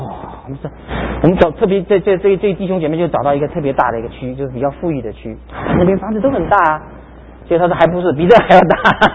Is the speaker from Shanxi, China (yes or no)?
no; Fujian, China; 福州话比较难懂我们福建人我不懂他的福州话